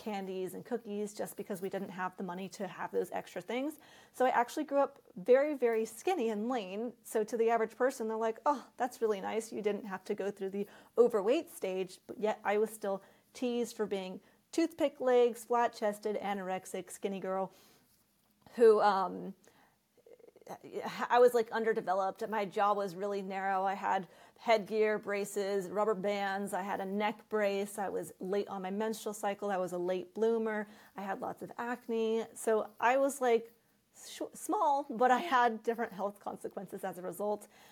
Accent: San Diego, California, United States; So I grew up in San Diego, California.

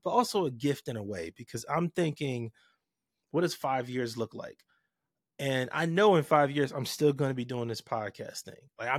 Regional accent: Compton, California, United States; I'm from Compton, California. I didn't grow up in the best environment, mm-hmm. right?

